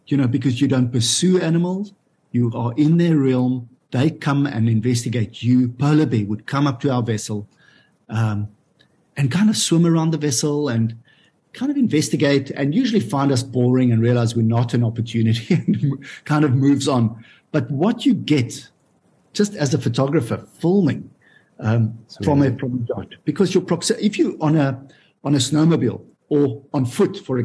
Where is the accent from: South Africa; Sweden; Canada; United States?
South Africa; I'm from South Africa. We have a lot of sunlight. we have warmth